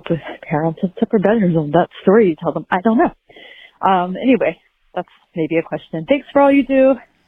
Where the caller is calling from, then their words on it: Portland, United States; Hi, Nat. Hi, Dory. … I'm calling from Portland.